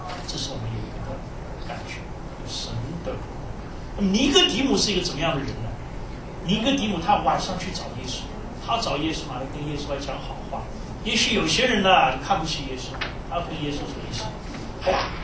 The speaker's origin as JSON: {"language": "Chinese", "country": "China", "lives_now": "United States", "said": "今天我从中国来，今天在这个国家叫做美国"}